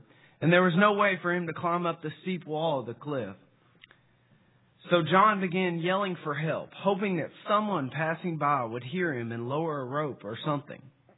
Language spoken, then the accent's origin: English; South Fulton, Tennessee, United States; I'm from South Fulton, Tennessee, and I worship at the Smith Street Church of Christ there in South Fulton.